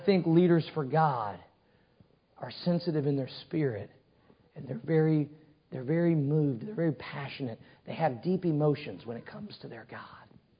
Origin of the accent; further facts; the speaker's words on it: Cape Girardeau, Missouri, United States; I pray for my hometown, Cape Girardeau, Missouri.